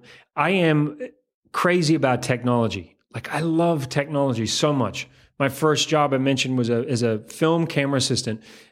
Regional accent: Canterbury, New Zealand; But in New Zealand, this guy who's from my hometown, there's nothing. And I'm trying now to raise the money to put a permanent fixture in Christchurch

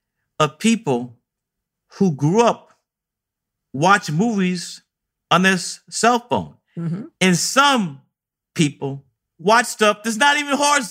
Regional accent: New York City, New York, United States; also born or lived in Atlanta, United States; I'm a New Yorker. Love New York. Was born in Atlanta, Georgia, but grew up here in the People's Republic of Brooklyn, New York, public school, kindergarten, the John Dew High School in Coney Island.

